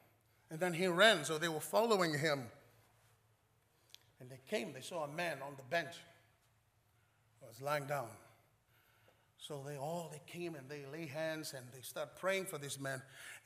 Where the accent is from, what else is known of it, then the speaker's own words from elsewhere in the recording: Fiji; I'm not saying that because I'm from Fiji.